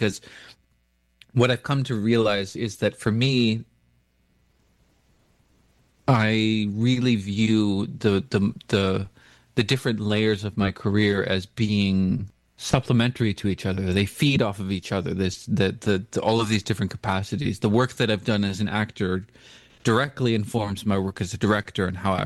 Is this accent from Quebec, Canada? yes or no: no; British Columbia, Canada; I'm from the Nishka First Nation on both sides of my family. We trace our geographical roots back to Northwest BC in the Ness Valley.